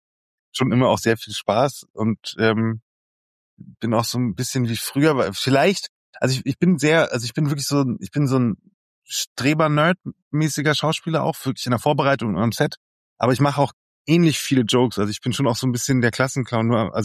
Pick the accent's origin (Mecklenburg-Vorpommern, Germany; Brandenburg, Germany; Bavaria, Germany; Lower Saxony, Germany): Bavaria, Germany; weil ich bin in der Nähe von Salzburg, nur auf der deutschen Seite eben aufgewachsen und in Österreich auch sehr verbunden.